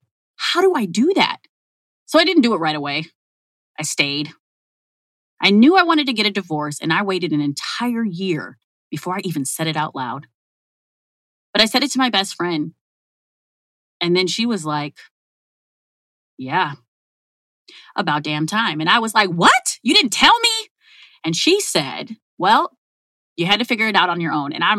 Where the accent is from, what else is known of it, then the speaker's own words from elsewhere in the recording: Minneapolis, Minnesota, United States; So I come from humble beginnings. I grew up in North Minneapolis.